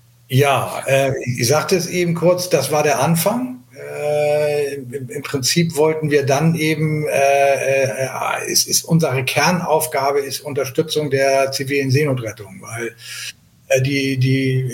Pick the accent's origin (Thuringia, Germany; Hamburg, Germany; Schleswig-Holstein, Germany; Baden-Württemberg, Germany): Hamburg, Germany; du sagst es, ich komme aus Hamburg, bin 60 Jahre alt